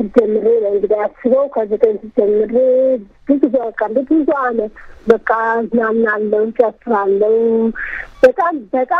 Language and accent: Amharic; Addis Ababa, Ethiopia; እኔ ተወልጄ ያደኩት በአዲስ አበባ ነው። በካሳንቺስ አካባቢ ነው ተወልጄ ያደኩት